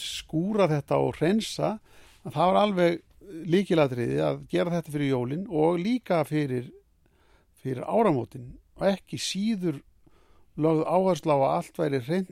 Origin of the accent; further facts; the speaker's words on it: Drangar, Westfjords, Iceland; also born or lived in Seljanes; drangana 1953 og fluttu þá norður. Þá ég 7 ára gamall. Þannig að ég sem sagt alinn á Seljanesi upp til 7 ára aldurs og síðan á Dröngum allt þar til að flutt var frá Dröngum 1966.